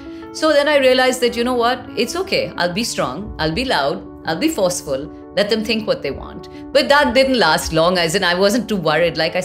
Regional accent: India; growing up in the India that I grew up in was fantastic, right?

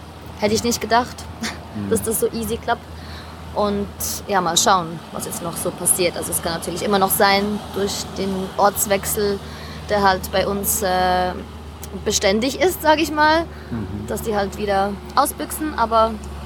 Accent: Switzerland; Ich bin aus der Schweiz, bin 37 und freue mich jetzt ganz toll auf das Interview mit dir.

